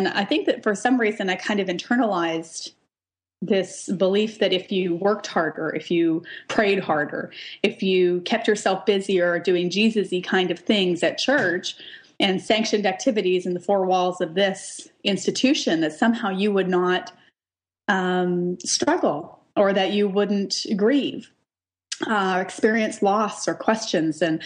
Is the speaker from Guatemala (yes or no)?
no; Western Canada, Canada; I'm from Western Canada. And if there's one thing that Western Canadians love almost more than they like to make fun of Americans, is that they love to despise Toronto.